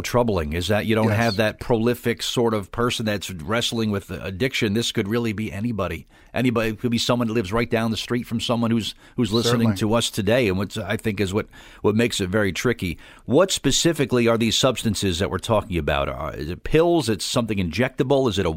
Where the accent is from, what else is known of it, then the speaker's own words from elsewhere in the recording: New Jersey, United States; I grew up here in New Jersey, and in the 80s, it was very big to just say no.